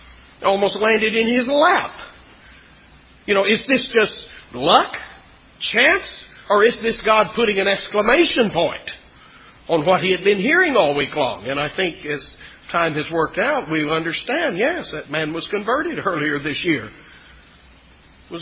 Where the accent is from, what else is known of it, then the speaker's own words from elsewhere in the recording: McKinney, Texas, United States; born there; I was born in McKinney, Texas.